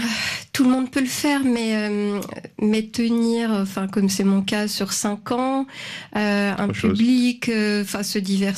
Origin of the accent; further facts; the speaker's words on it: Quebec, Canada; donc je viens du Québec